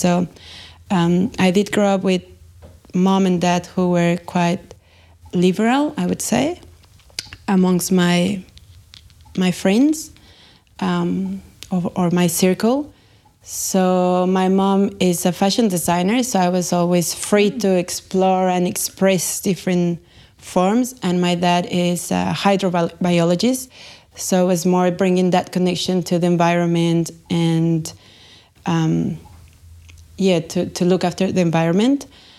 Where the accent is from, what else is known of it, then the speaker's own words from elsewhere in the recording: Texcoco, State of Mexico, Mexico; I'm very grateful that my time growing up in Texcoco was really healthy, I would say.